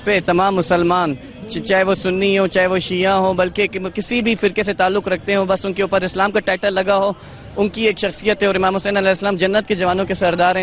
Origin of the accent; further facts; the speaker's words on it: Pakistan; میں پاکستان سے ہوں، پاکستان سے میرا تعلق ہے،